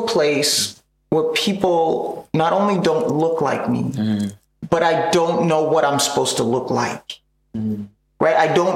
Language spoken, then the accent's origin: English; Kenya; I was born in Kenya. And I share that because I grew up in an environment and in a space where what I looked like was not a barrier to what I could be.